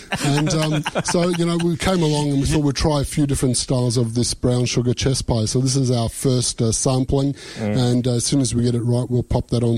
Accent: Australia; you tell them you're from Australia and you've come all that way.

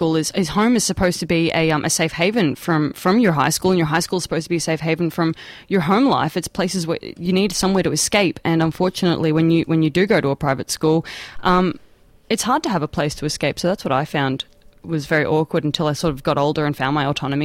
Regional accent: Melbourne, Victoria, Australia; I grew up in Melbourne, so very close to where we all are right now.

